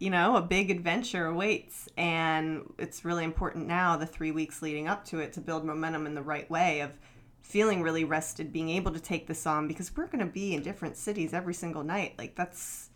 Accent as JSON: {"language": "English", "region": "California", "country": "United States", "said": "like, hey, we're from California."}